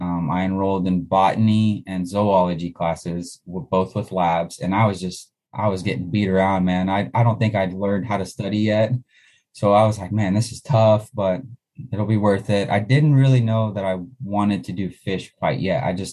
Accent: Kansas, United States; I am a Kansas resident. I grew up in Western Kansas in a town of about 1,000 people.

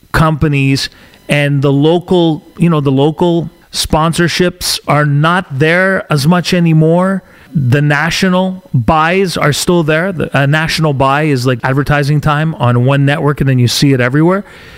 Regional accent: Canada; So as a Canadian, if I may, Mr. Prime Minister, as a Canadian, sit down and ask the questions that I want to know.

